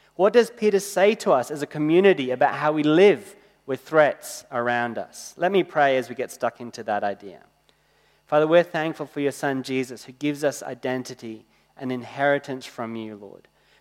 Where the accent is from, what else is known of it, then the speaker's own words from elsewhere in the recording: Kenya; I was born and grew up overseas. I grew up in Kenya, which is a country that still has lions.